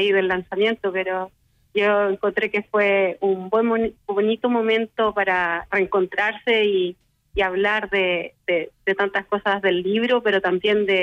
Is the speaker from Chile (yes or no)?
yes; Chile; Necesitamos poner más en valor como chilenos nuestros territorios